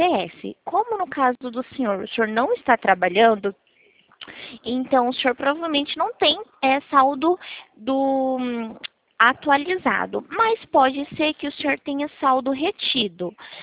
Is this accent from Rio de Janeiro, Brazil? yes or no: no; Presidente Prudente, São Paulo, Brazil; Eu sou de Presidente Prudente, São Paulo.